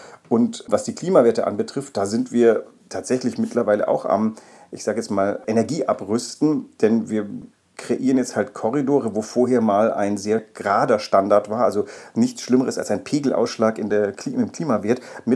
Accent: Bavaria, Germany; Ich bin ja in Bayern groß geworden

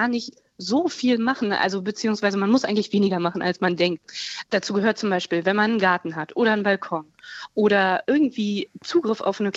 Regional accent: Berlin, Germany; als Berlinerin kenne ich das natürlich auch nicht.

